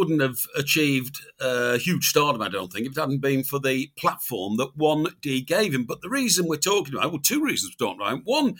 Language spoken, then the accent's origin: English; Chester, North West England, United Kingdom; Now, Holmes Chapel example, is a tiny town, almost a village, in Cheshire, very near to where I grew up in Chester.